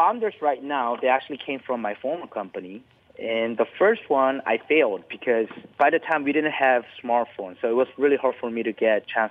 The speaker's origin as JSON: {"language": "English", "country": "South Korea", "first_language": "Korean", "second_language": "English", "said": "Right, but we speak in English to communicate with each other. Even my mother tongue is Korean, your mother tongue is Bahasa Malay"}